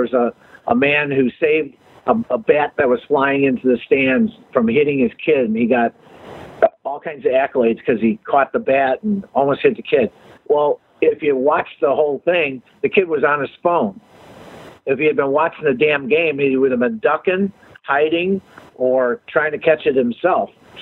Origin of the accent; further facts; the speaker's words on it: Chicago, Illinois, United States; I as I said, I'm from Chicago, and I was in town back in June